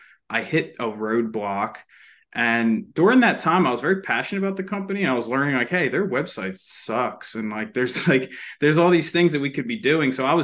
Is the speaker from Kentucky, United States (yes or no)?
no; New Jersey, United States; I'm originally from South Jersey. So Philly's right across the bridge there.